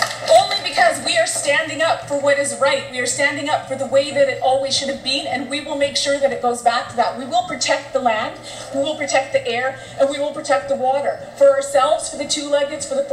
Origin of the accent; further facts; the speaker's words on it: Musqueam, British Columbia, Canada; I am from Musqueam.